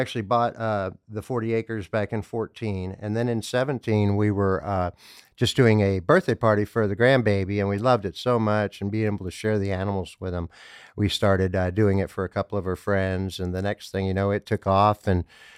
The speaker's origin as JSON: {"language": "English", "region": "Kansas", "country": "United States", "said": "I'm up from Kansas, and the first time I had gumbo down here, I just totally fell in love with it."}